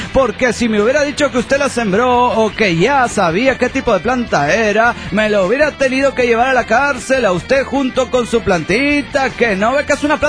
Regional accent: Tijuana, Baja California, Mexico; de Tijuana, Baja California, México.

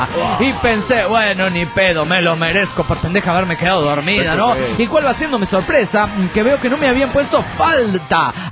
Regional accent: Córdoba, Argentina; de Córdoba, Argentina.

